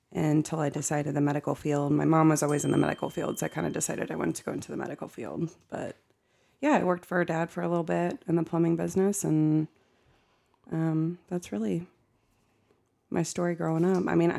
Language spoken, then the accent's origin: English; Platte City, Missouri, United States; Born and raised in Platte City, right here where our business is.